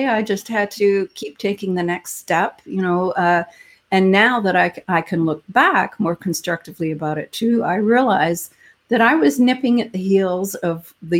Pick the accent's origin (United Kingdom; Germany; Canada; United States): Canada; I am Canadian, after all.